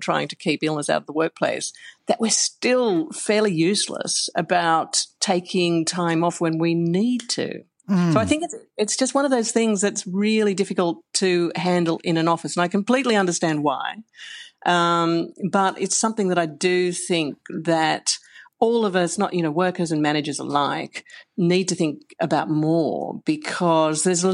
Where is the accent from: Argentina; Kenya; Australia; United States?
Australia; even though I grew up in Australia and like to think that I'm fairly forthright about these things